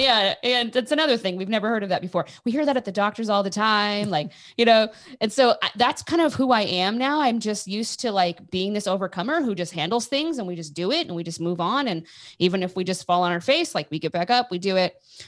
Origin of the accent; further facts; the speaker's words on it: Oregon, United States; moved away; also born or lived in Utah / North Carolina; Originally, I'm from Oregon. And then I lived in Utah for a decade.